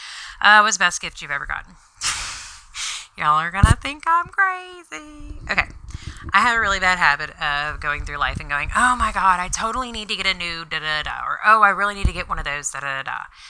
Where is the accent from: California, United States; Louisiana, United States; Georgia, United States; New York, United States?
Louisiana, United States; Baton Rouge; And I grew up in Baton Rouge, and they do a really good Thanksgiving.